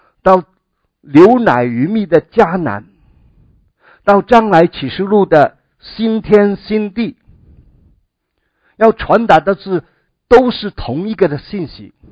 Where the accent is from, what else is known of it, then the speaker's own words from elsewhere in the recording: Hong Kong; 因为我从香港来，对香港的消息还是有点关注。